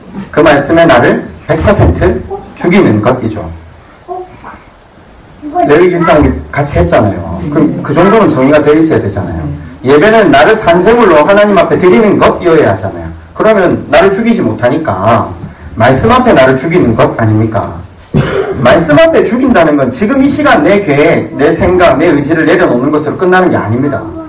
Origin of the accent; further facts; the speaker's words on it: Busan, South Korea; 제가 부산 사람이라서 배를 어릴 때부터 많이 탔거든요.